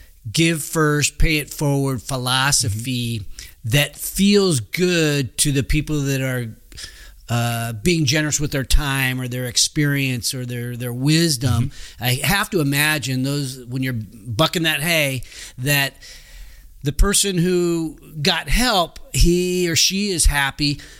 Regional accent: Sacramento, California, United States; I ended up wanting to focus on my hometown of Sacramento

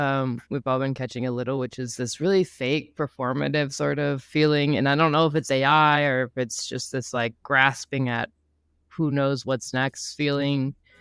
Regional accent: Pittsburgh, Pennsylvania, United States; now in Los Angeles, United States; I'm from Pittsburgh, so

